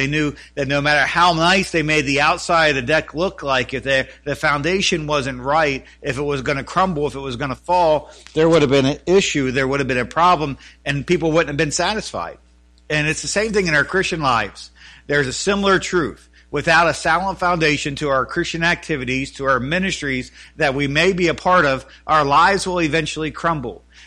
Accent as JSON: {"language": "English", "town": "Elkton", "region": "Maryland", "country": "United States", "tie": "born or raised there", "said": "as they travel home this afternoon to where I grew up in Elkton, Maryland."}